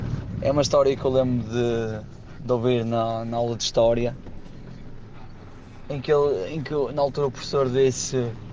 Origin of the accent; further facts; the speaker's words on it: Vila das Aves, Norte, Portugal; sou de Vila das Aves.